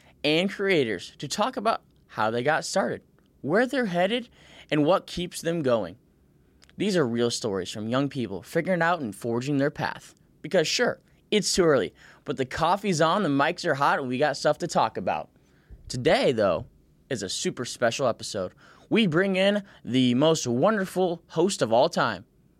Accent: Rochester, Illinois, United States; So I grew up in Rochester, Illinois, which if a lot of people don't know, it's a small town outside of Springfield, which is the state capital of Illinois.

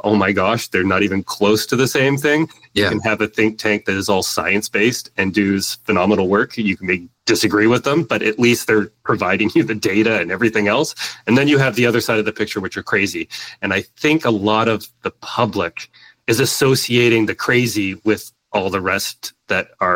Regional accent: Canada; So if you want to take, so me being Canadian and obviously would be left wing in the States

